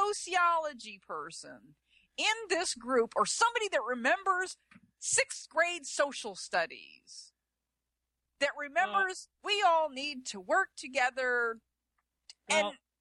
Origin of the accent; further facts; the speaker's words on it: New York, United States; We had social studies. I'm from New York.